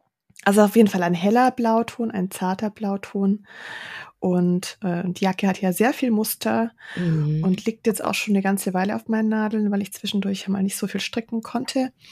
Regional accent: Baden-Württemberg, Germany; Ja, ich komme ja aus dem Schwarzwald und habe in meiner Kindheit und Jugend genug Fasnet

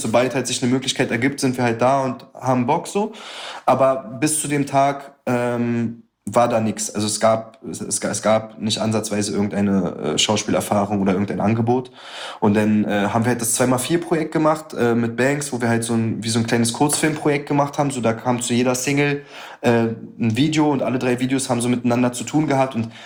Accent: Berlin, Germany; weil wir sind aus Gropestadt und wir müssen das machen

